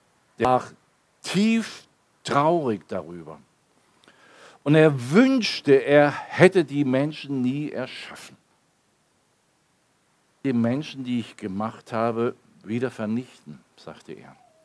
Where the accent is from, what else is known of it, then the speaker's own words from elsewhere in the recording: Baden-Württemberg, Germany; Wobei, ich komme ja aus dem Fuße der Schwäbischen Alb, da ist es auch wirklich schön, muss ich dazu sagen.